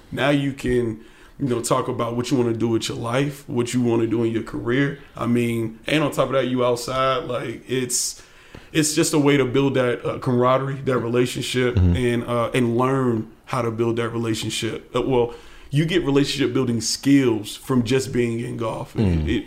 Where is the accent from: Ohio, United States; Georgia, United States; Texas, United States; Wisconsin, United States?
Georgia, United States; Atlanta; I grew up in East Atlanta, and I started playing golf when I was 6 years old.